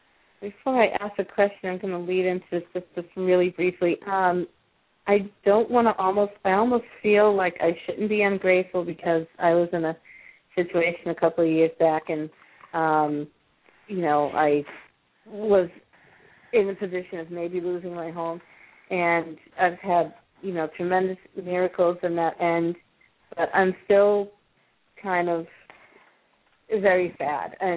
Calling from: Everett, Massachusetts, United States; I'm calling from Everett.

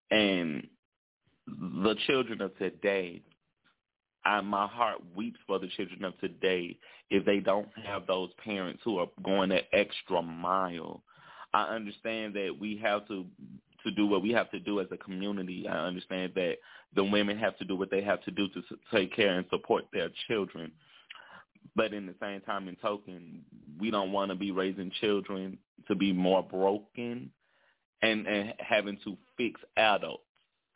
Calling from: Louisiana, United States; calling from Ratchet City, Louisiana.

